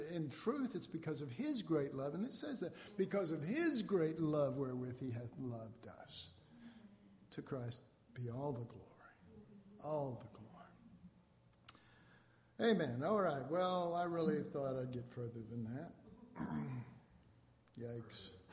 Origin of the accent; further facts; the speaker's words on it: Oak Cliff, Texas, United States; And, I'm from Oak Cliff. That's worse than Mexico.